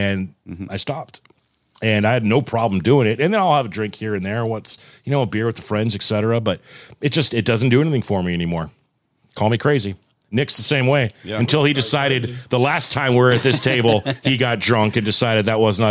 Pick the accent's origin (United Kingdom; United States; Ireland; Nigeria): Ireland; I'm Irish, so I'm pretty good at drinking